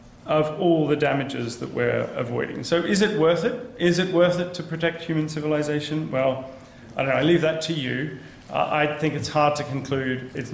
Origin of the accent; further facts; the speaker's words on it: Australia; now in United Kingdom; I'm Australian originally